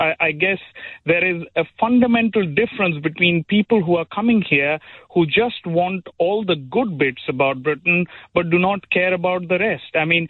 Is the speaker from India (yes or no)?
yes; India; now in United Kingdom; For people who like me who've come from abroad, I came from India, for us it is a privilege to become British.